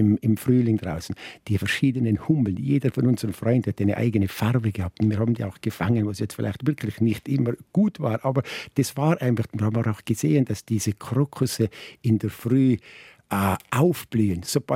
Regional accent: Tyrol, Austria; Ich bin ein Lechtaler, ja.

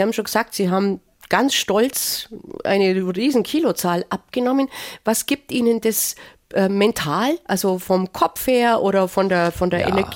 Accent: Bavaria, Germany; bei uns im Allgäu

